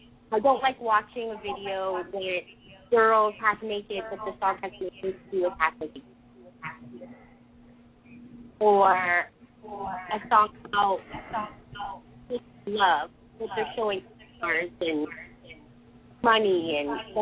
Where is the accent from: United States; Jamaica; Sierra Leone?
Jamaica; also born or lived in Tokyo / Canada; I worked in Tokyo, Canada, now the States. I'm originally from Jamaica.